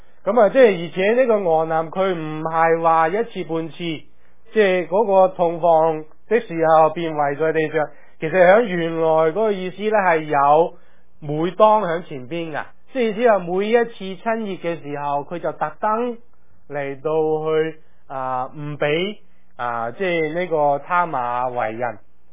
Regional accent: China; 就像我们中国人其实也有这个传统

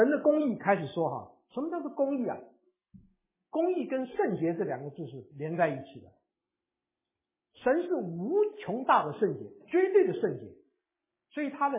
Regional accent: China; 其实我们中国人这个受到报应的这个观念是非常清楚的

